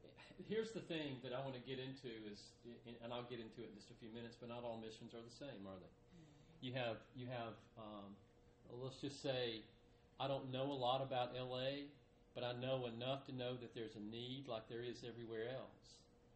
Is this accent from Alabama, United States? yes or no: yes; Moulton, Alabama, United States; I was raised in a small Church of Christ congregation in Alabama, and that's where I'm from. I'm from Moulton, Alabama.